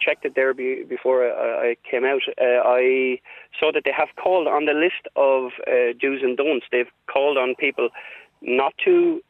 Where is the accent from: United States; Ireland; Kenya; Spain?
Ireland; Wexford, Leinster; I'm originally from Wexford